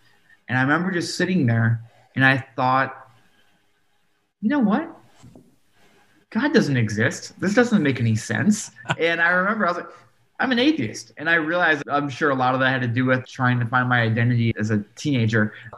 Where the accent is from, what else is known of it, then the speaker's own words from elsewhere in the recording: Midwest, United States; The United States is a fairly religious place. I grew up in the Midwest, where it's a pretty religious part of the country.